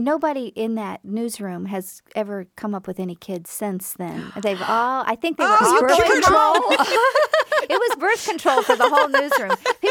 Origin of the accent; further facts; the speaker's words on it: the South, United States; And see, I'm from the South, where it must be a tradition that you're allowed to complain as long as you make it funny.